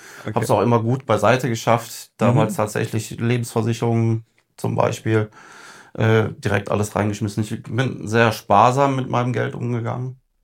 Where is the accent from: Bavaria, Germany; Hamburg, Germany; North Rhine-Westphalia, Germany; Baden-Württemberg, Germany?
North Rhine-Westphalia, Germany; Bedburg; Ich komme aus Bedburg, das ist ca. 30 Kilometer von Köln entfernt